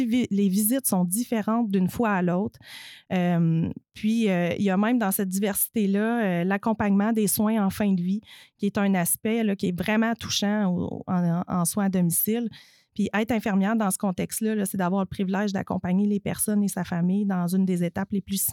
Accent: Lac-Mégantic, Quebec, Canada; Moi, je viens de Mégantic

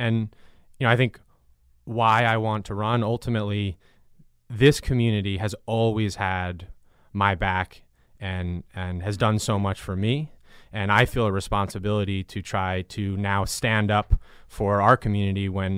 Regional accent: Kingston, New York, United States; Briefly, who I am, I was born and raised in Kingston. My family has been in Ulster County for five generations.

